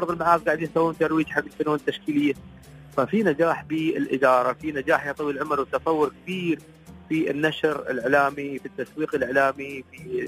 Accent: United Arab Emirates; أنا ابن الإمارات

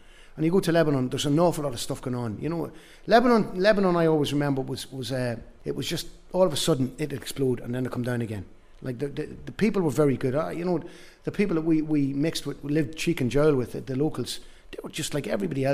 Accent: Ireland; but we're Irish, and we're very proud to be Irish. Remember, I'm half Italian.

